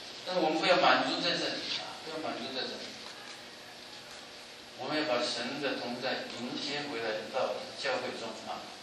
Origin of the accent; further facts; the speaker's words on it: China; now in United States; 我们来到美国，经过10年、20年努力，各个人在物质上都丰富起来。只要你不懒惰，我们中国人每一个人都可以把房子买下。